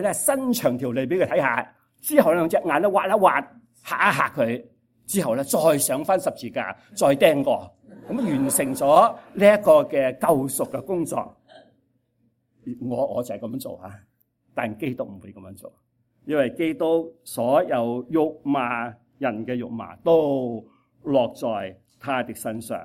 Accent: Guangdong, China; 我哋广东人有一句咁样话

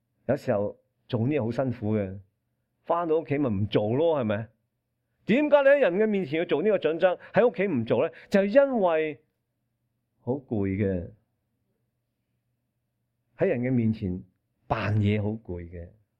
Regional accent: China; 嗱，当然我哋中国人冇犹太人嗰个摩西律法。但是我们中国人呢亦都有自己一套律法过

